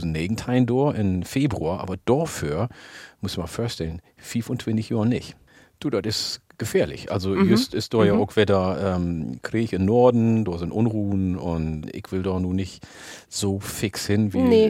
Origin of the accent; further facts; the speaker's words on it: Ethiopia; first language Oromo; German is a second language; Oromifa ist meine Muttersprache, Amharisch ist die Amtssprache in Äthiopien